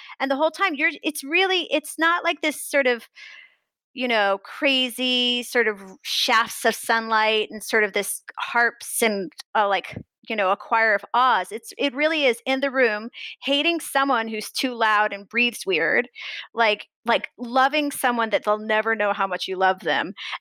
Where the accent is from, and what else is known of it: Missouri, United States